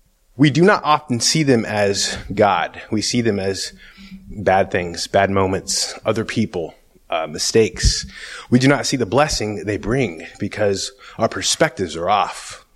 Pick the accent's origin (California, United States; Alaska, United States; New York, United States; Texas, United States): Alaska, United States; Delta Junction; I'm from Delta Junction, Alaska.